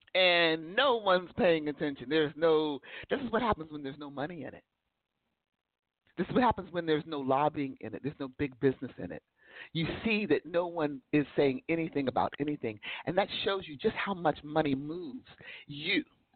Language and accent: English; Ohio, United States; Mahoning County, Boardman, Trumbull County. I'm from Trumbull County.